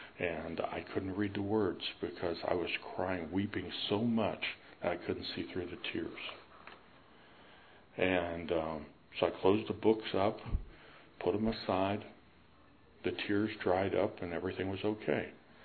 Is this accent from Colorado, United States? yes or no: no; Pennsylvania, United States; I'm from Northwest Pennsylvania.